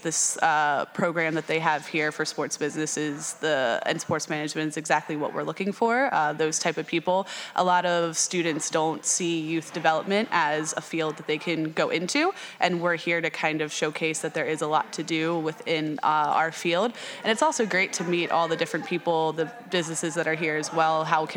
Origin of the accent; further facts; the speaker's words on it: Maryland, United States; movement into the schools that don't have those massive field space like other schools where I was when I grew up in Maryland.